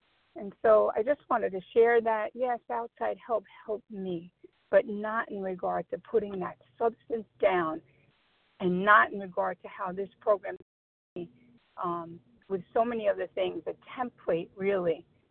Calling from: Queens, New York, United States; I'm calling from New York, Queens, New York.

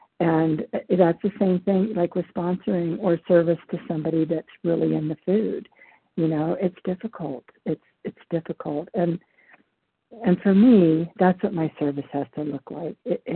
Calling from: Nevada, United States; I'm calling from Nevada.

